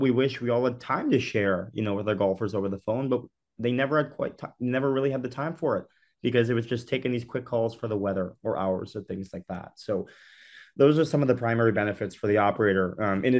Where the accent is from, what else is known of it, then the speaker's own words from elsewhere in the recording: Connecticut, United States; I was raised in Connecticut, but have a lot of family, from the Highland Park area in Illinois.